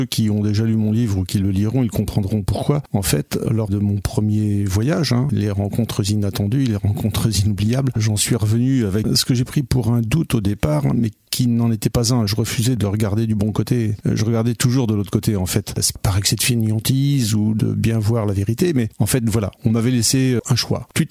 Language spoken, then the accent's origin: French; Alençon, Normandy, France; je suis né à Alençon, j'y ai toujours vécu, j'ai grandi au Champerrier, dont je fais référence dans mon livre qui est l'ancienne décharge municipale à ciel ouvert de la ville d'Alençon.